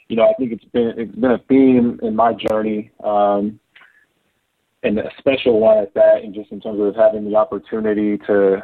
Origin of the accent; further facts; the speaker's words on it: California, United States; As you mentioned before, you know, being from the Bay Area, to have the opportunity to work for my hometown team is nothing short of a dream.